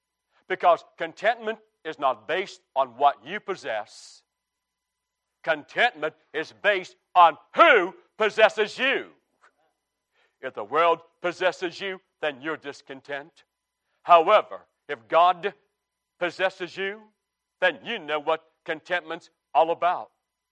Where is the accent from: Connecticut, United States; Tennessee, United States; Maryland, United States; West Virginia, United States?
West Virginia, United States; now in South Carolina, United States; Well, I'm from West Virginia, and I love the state of West Virginia. I now live in South Carolina, and I love the state of South Carolina.